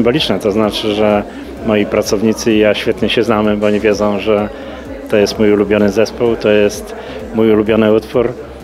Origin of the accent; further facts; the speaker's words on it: Tychy, Silesian Voivodeship, Poland; ja też jestem z Tychów